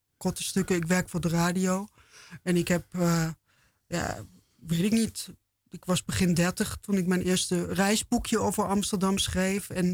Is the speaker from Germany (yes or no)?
yes; Erfurt, Thuringia, Germany; now in Leipzig, Germany; Nou, ik ben in Erfurt opgegroeid. Dat is ook een mooie middeleeuwse stad ten zuiden van Leipzig.